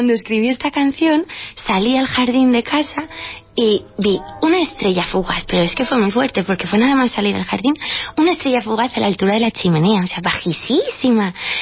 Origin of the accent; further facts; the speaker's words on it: Valencian Community, Spain; now in Madrid, Spain; Yo soy valenciana.